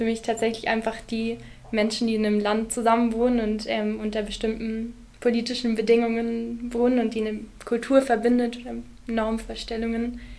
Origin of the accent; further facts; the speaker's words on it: Friedrichshafen, Baden-Württemberg, Germany; Also ich bin Häflerin. Ich bin hier in Friedrichshafen im Osten geboren.